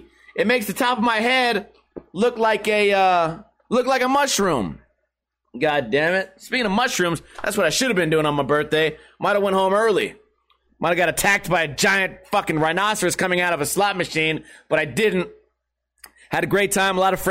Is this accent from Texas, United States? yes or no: no; Las Vegas, Nevada, United States; I'm from Las Vegas, so I have a lot of friends.